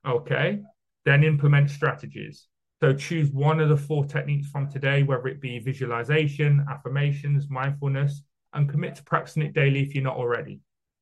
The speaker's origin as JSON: {"language": "English", "country": "United Kingdom", "said": "I'm British, so am I."}